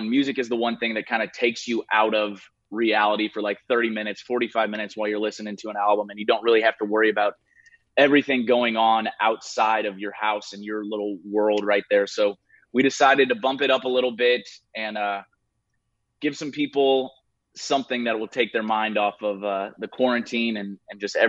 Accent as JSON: {"language": "English", "region": "Missouri", "country": "United States", "tie": "born or raised there", "said": "I grew up in Missouri, so I'm no stranger to tornadoes. We had tornado warnings, tornado watches almost every other day in Missouri."}